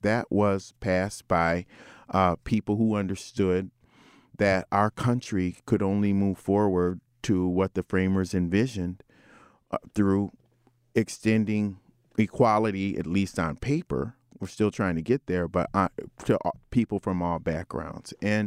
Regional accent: Minot, North Dakota, United States; born there

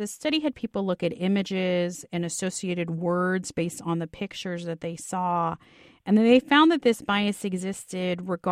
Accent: India; you know, I'm Indian. People always comment on my Indian hair.

